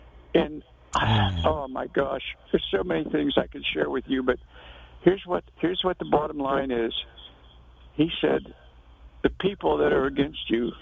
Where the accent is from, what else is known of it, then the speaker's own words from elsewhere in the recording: Pennsylvania, United States; And I was working on a powerhouse in my hometown near Pittsburgh, and I was a construction worker.